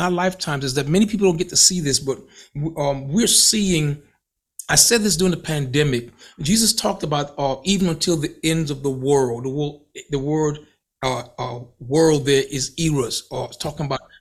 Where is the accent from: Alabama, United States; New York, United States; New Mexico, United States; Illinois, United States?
Alabama, United States; now in Georgia, United States; I'm speaking just, you know, I'm speaking as a native Alabamian.